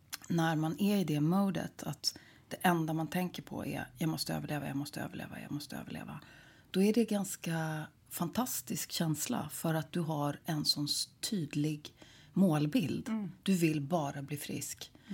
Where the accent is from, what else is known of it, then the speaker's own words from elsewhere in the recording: Stockholm County, Sweden; Så jag kommer liksom från Stockholms skärgård kan man säga.